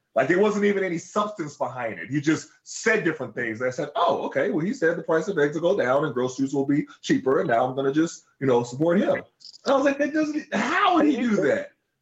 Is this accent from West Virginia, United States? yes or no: no; Oklahoma, United States; And, you know, I'm from Oklahoma, so there was a large amount of them there.